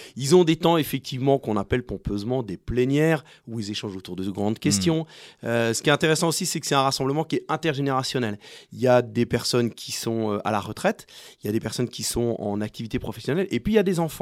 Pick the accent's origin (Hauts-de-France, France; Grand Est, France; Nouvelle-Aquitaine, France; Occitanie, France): Grand Est, France; Strasbourg; moi, je viens de Strasbourg